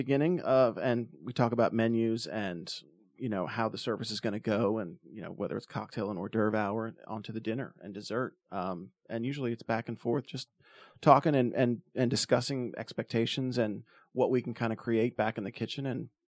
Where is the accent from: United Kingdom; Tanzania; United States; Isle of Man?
United States; Wilmington, North Carolina; also born or lived in Charleston; I grew up in Wilmington here. I went to high school here.